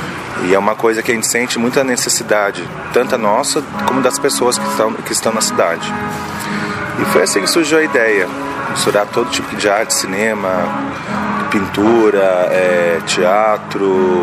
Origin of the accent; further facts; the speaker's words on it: Ponta Grossa, Paraná, Brazil; also born or lived in Rio de Janeiro; eu morei muitos anos, sou de Ponta Grossa, mas morei muitos anos no Rio de Janeiro, trabalhei com cinema um bom tempo lá. E acabei voltando pra cá por, enfim, falta de trabalho lá, acabei voltando para Ponta Grossa.